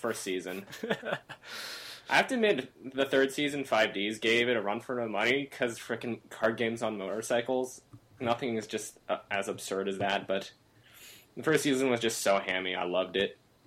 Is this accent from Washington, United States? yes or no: yes; Seattle, Washington, United States; I come from Seattle, so.